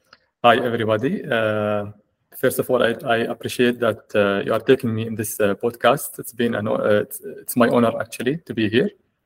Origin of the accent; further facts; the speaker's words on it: Ras Al Khaimah, United Arab Emirates; English is a second language; I am Emirati, born and raised in Ras Al Khaimah, working in Abu Dhabi. I'm 37 years old. And married, I have four kids.